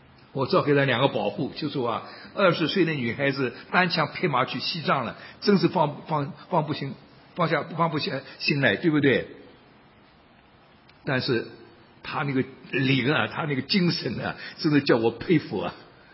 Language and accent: Chinese; China; 我的家乡在宁波，我没有去过宁波，去年去了